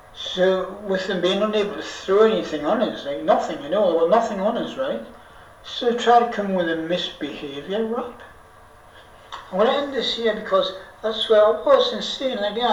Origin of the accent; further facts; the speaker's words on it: Newcastle upon Tyne, North East England, United Kingdom; So I'm from Newcastle, you know what I mean? So the Big Lamp, the top area, as far as I was concerned, detached flat, it was a great place.